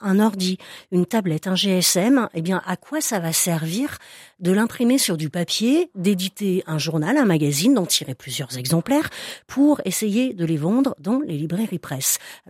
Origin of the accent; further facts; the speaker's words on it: France; Bon, vous l'entendez, je suis française